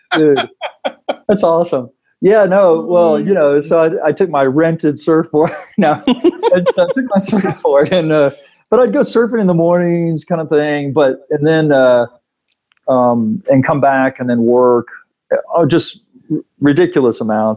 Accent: Nashville, Tennessee, United States; growing up around Nashville, it was like at that time, it was like in the water.

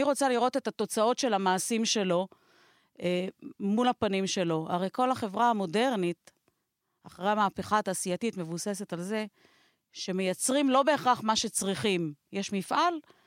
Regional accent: Holon, Tel Aviv District, Israel; אני כילדה גדלתי בחולון.

